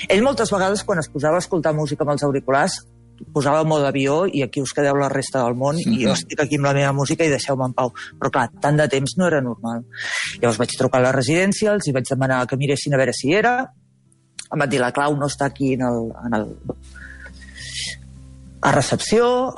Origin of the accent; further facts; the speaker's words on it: Girona, Catalonia, Spain; jo soc de Girona i quan veig a Barcelona soc molt tranquil·la